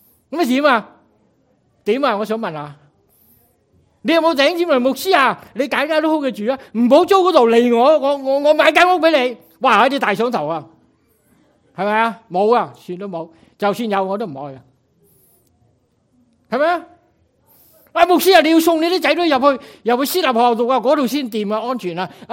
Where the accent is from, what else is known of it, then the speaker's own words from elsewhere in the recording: Vietnam; moved away; 大家都知道我系从越南嚟嘅，喺越南大家都明白啊